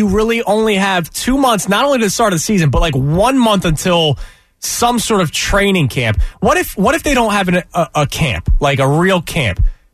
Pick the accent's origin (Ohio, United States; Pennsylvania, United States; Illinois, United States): Pennsylvania, United States; Philadelphia; I'm going to get behind my Flyers because I'm from Philadelphia.